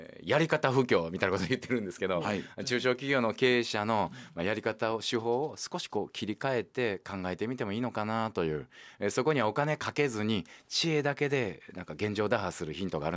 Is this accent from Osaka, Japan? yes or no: yes; Osaka, Japan; あの私はやはり生まれ育った町が生野区というところで生まれ育ちまして